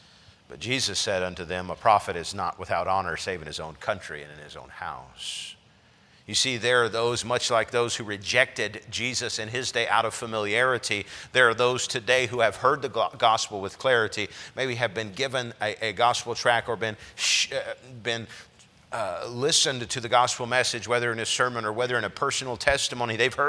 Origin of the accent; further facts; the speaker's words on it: China; I grew up in a nation where, by and large, the populace had never heard the gospel message. I grew up in China